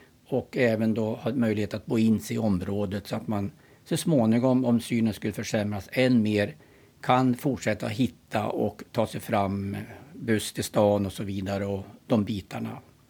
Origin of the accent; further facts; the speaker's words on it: Gnarp, Västernorrland County, Sweden; Ja, jag är en bondpojk från Gnarp, 4 mil söder om Sundsvall. Uppvuxen på en bondgård.